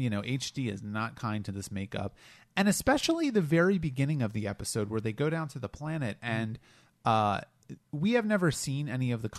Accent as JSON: {"language": "English", "region": "Delaware", "country": "United States", "tie": "born or raised there", "said": "I grew up in Delaware, and you know, I when I was a kid, I used to say water instead of water, and I kind of trained myself out of that."}